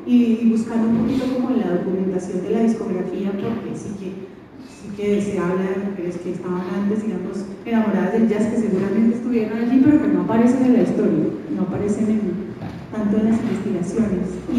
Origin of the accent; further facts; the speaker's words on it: Colombia; soy de Colombia, si en Colombia no. No hay tantas escuelas, no había de hecho escuelas de jazz